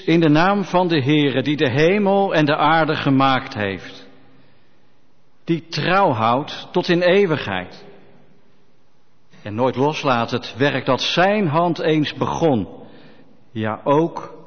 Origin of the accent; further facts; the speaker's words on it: Leiderdorp, South Holland, Netherlands; also born or lived in Friesland / Alphen aan den Rijn; geboren en getogen in Leiden-Dorp. Gestudeerd in Leiden en in 1994 getrouwd met Linda en verhuisd meteen naar Parraga in Friesland.